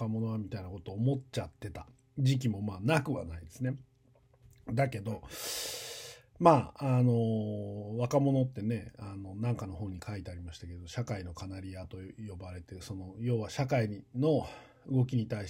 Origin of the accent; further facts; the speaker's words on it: Tokyo, Japan; 僕、東京で生まれ育ってて、東京言っても郊外多摩地区なので、そんなにめっちゃ都会コンクリートジャングルなわけでもなかったんですけど、